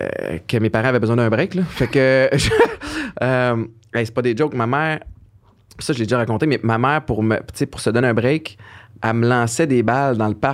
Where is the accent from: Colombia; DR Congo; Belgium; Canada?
Canada; Montreal, Quebec; Je suis né j'ai grandi à Hunsick.